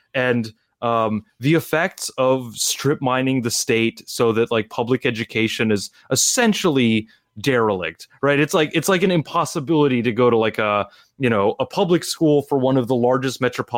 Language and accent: English; Houston, Texas, United States; Like we grew up in Houston on the north, you know, on the, basically in the suburbs of Houston where the public schools were very good, right?